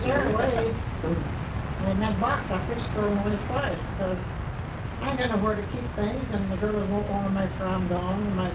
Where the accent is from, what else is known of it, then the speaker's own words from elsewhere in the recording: Bowling Green, Kentucky, United States; born there; Well, I was born in Bowling Green, Kentucky.